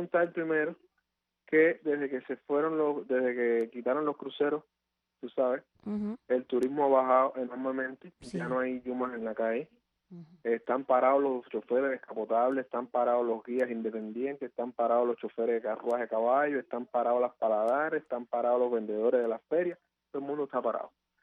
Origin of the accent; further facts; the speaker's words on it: Cuba; todos somos cubanos